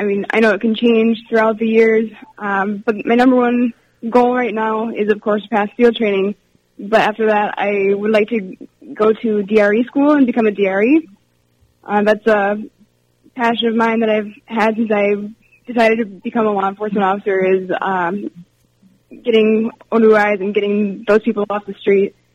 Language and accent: English; Freedom, Wisconsin, United States; I am from the Freedom area.